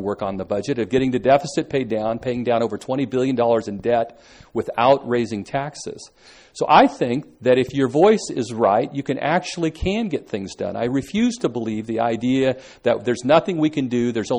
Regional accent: Hayfork, California, United States; When I was a kid growing up in Hayfork, we had Little League teams

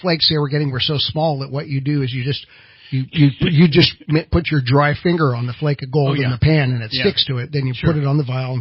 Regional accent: Lewiston, California, United States; So we were camping in Lewiston, which is my hometown. I came from Trinity County.

